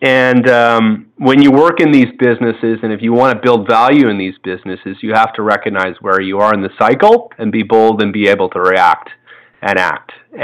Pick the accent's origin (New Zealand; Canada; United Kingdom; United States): Canada; Manitoba; growing up in Manitoba, central Canada